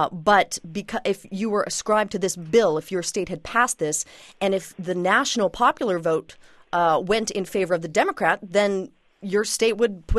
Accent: Idaho, United States; Idaho, my home state. No one cares about Idaho.

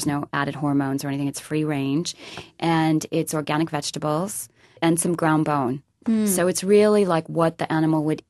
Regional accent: Wisconsin, United States; I'm from Wisconsin originally, and my family is there.

